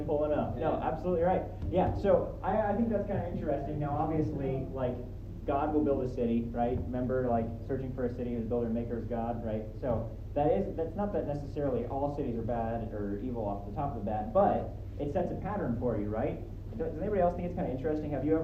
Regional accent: Nebraska, United States; Are they happening in my hometown in Nebraska?

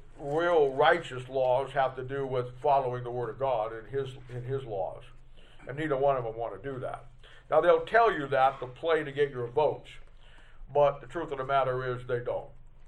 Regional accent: United States; born there; I'm an American by birth, but I'm a Christian by a new birth.

